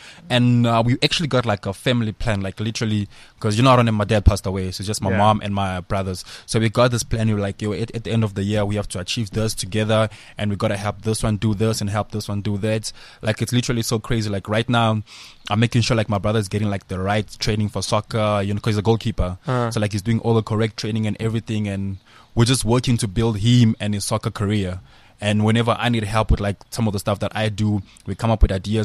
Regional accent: Johannesburg, Gauteng, South Africa; I grew up in Rosettenville, south side of Johannesburg.

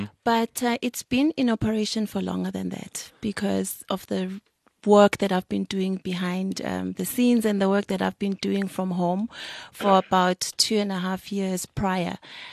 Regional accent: Claremont, KwaZulu-Natal, South Africa; I was born in Claremont, which is in KwaZulu-Natal. It's a semi-rural place. I grew up on dust roads. And this was back in the 80s, where I used to go to school there.

